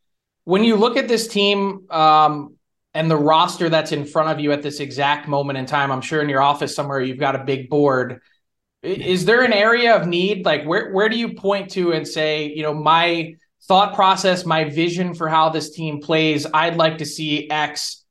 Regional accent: United States; Yeah, as an American myself, I've worked in Canada for 8 years.

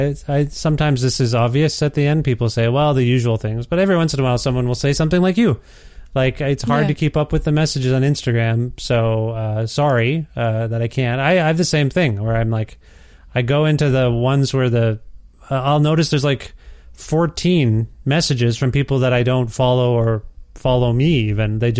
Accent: Guelph, Ontario, Canada; Yeah, that's right. I'm from Ontario. No plans to leave at this point. But you never know. I mean, we moved here, so you never know.

